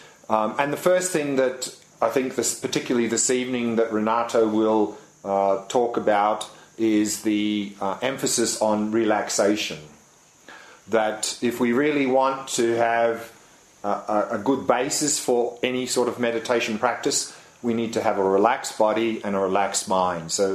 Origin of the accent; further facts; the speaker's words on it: Australia; I'm from Australia.